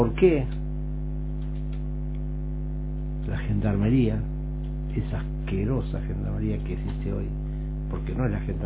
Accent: Clorinda, Formosa, Argentina; born there; el escuadrón de Clorinda, provincia de Formosa, donde yo nací.

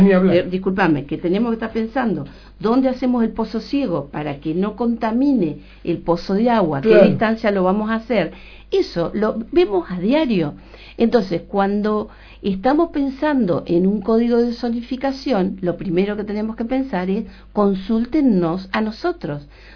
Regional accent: Lobos, Buenos Aires Province, Argentina; los profesionales que nacimos y vivimos en Lobos somos parte de esa comunidad

